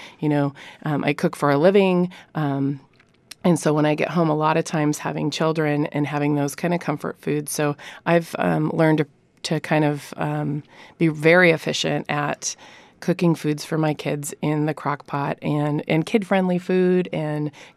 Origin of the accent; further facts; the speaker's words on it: Idaho, United States; moved away; also born or lived in Montana; So I'm originally from Idaho and spent about 12 years in Montana.